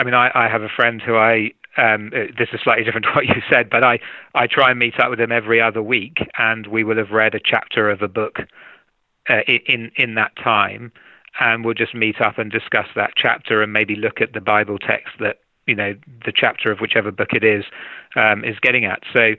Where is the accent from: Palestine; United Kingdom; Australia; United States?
United Kingdom; England; I'm English.